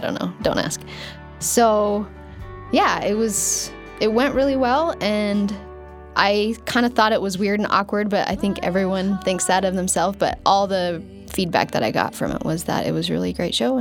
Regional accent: American Fork, Utah, United States; I grew up in American Fork, Utah.

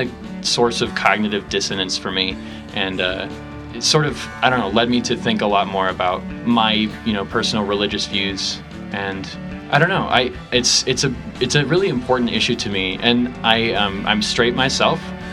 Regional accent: Provo, Utah, United States; born there; I was born in Provo, Utah, and I was raised LDS, and my family is still very active in the church

